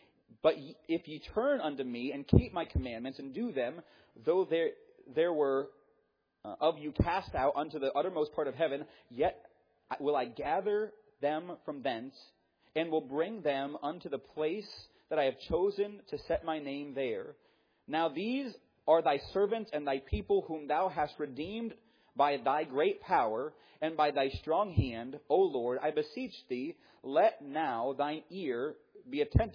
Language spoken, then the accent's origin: English; Pennsylvania, United States; born there; I'm not from Ohio. But I was born in Pennsylvania. Then I went to college in Tennessee. Then I went back to Pennsylvania for a little while. And now I'm here.